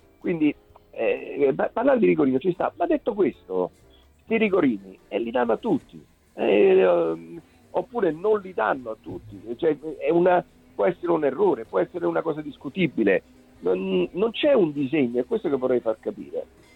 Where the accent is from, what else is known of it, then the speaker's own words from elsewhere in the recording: Naples, Campania, Italy; Allora, io sono napoletano